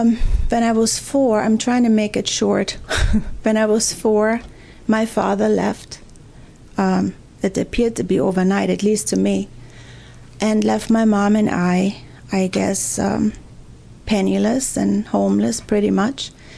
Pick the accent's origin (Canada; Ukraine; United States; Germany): Germany; I was born and raised in Germany.